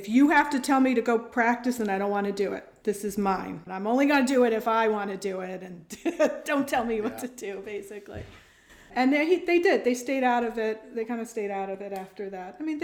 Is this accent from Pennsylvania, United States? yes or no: yes; Philadelphia, Pennsylvania, United States; we would meet people and they'd say, oh, you're American, where are you from? And we'd say, Philadelphia.